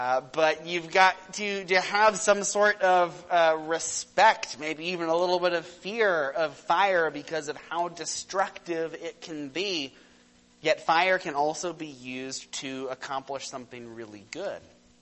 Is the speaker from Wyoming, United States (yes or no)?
no; Texas, United States; Well, I'm from Texas, and most of you aren't.